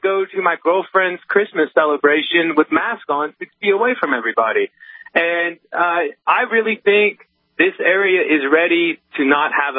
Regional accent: Appalachia, United States; I'm an Appalachian boy

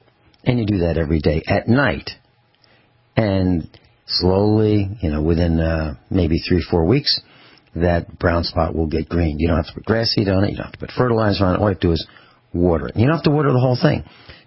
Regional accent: East Coast, United States; now in California, United States; I came from the East Coast, and when I got to California, here's what I said, and this was in 1980, and this is a compliment to California.

